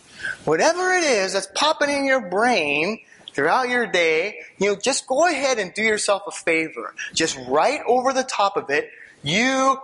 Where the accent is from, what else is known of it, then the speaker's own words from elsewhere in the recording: United States; I'd heard about Jesus my entire life growing up in America, okay?